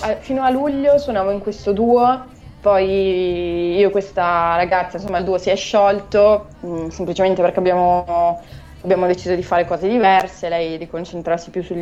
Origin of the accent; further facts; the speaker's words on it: Verona, Veneto, Italy; now in Milan, Italy; io sono di Verona, però vivo a Milano perché studio qui, e studio filosofia, sono al secondo anno